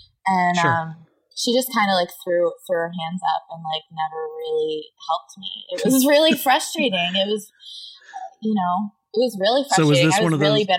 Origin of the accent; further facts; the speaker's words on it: New Jersey, United States; I grew up near Philly in the South Jersey area.